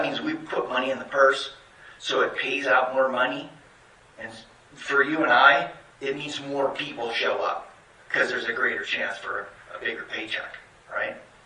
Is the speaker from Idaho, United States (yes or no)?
yes; Idaho Falls, Idaho, United States; I'm from Idaho Falls.